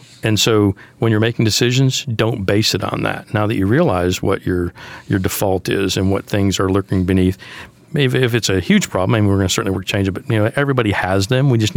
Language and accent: English; Detroit, Michigan, United States; You know, I grew up in Detroit. I worked in Tulsa.